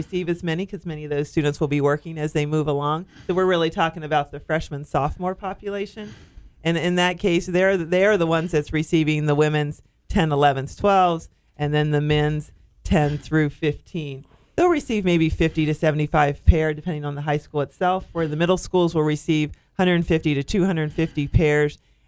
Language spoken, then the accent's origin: English; Ohio, United States; When I came to Charlotte County, there was a project from my hometown in Southern Ohio called Lace Up for Kids.